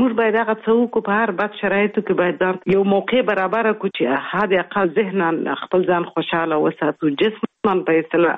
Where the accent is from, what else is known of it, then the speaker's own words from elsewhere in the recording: Kabul, Afghanistan; also born or lived in Kandahar; اصلا خو زه زیږیدلې په کندهار کې یم خو دغه دقیق مې دی نیم کال وم څلور میاشت وم درو میاشت وم کابل ته تللی و میشت سوي و